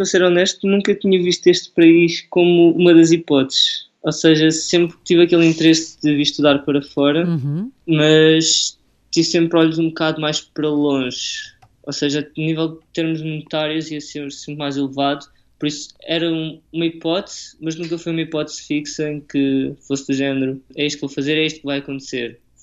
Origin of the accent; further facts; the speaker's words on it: Caldas da Rainha, Leiria, Portugal; now in Cambridge, United Kingdom; relativamente com a minha cidade natal, as Caldas da Rainha, não é muito maior.